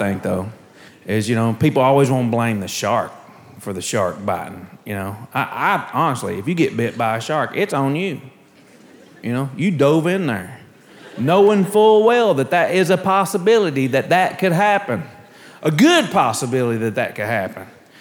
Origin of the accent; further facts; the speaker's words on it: Arkansas, United States; I said, you want us to get in the ocean smelling like shrimp? I'm from Arkansas. Even I know that ain't right.